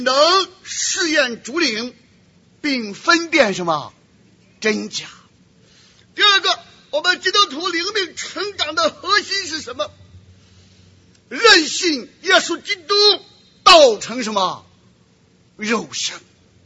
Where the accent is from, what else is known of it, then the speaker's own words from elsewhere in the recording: China; 那我们中国人常常不管真不真，只管灵不灵